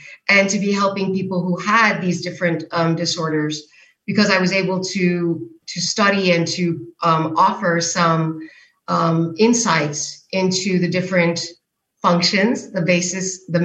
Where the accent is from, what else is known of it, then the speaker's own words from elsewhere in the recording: New York City, New York, United States; At the moment, I am, in fact, in Cologne, Germany, but I'm a New Yorker, so usually I'm there.